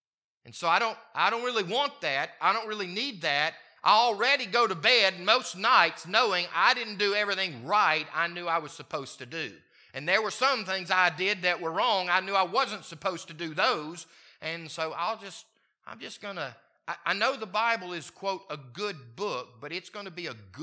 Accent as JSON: {"language": "English", "region": "Mississippi", "country": "United States", "tie": "born or raised there", "said": "So, I grew up in Mississippi, and if you name a boy Junior in Mississippi, he will inevitably be called by his family or by others Junior or Bubba."}